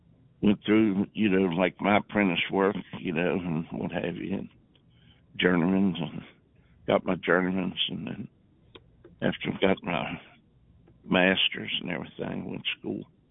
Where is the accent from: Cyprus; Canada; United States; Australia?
United States; Appalachia; accent: hillbilly; my family, they didn't like my hillbilly accent